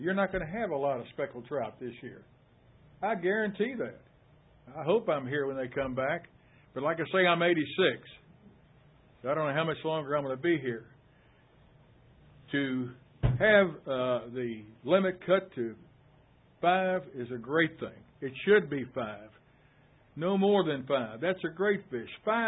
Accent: Deltaville, Virginia, United States; from Deltaville, and I'm 86 years old.

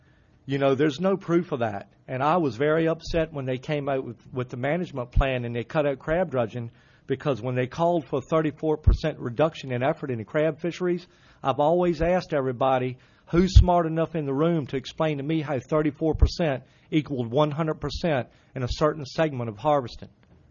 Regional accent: Mathews, Virginia, United States; I grew up on Gwynn's Island in Matthews, and all my ancestors are from Tangier.

